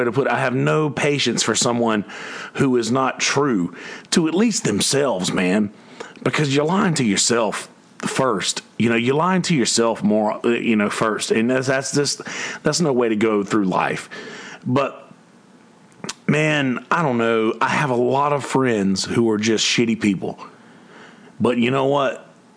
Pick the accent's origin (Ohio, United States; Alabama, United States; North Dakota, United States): Alabama, United States; also born or lived in South Carolina; I'm from Alabama. Like, I was born in South Carolina. My dad was born in Alabama. My dad, my uncle, my granddad, my bloodline is in Alabama. I'm from there.